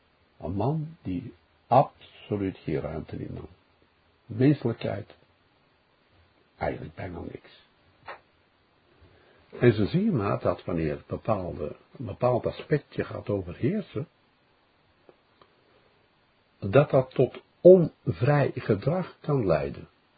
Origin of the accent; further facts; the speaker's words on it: Belgium; Ik moet altijd lachen als Belg.